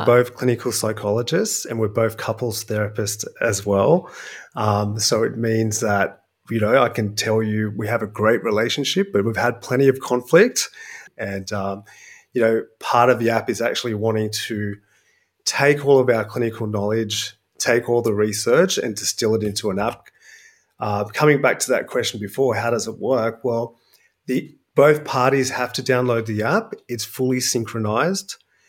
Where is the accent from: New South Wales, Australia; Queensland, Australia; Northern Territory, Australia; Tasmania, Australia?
New South Wales, Australia; Sydney; I'm from Sydney, Australia, and I'm delighted to be here talking to you today.